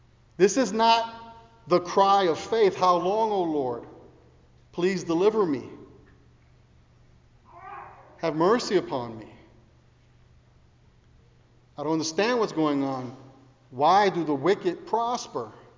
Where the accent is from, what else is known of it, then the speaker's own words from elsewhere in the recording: New York City, New York, United States; I still remember growing up in New York City.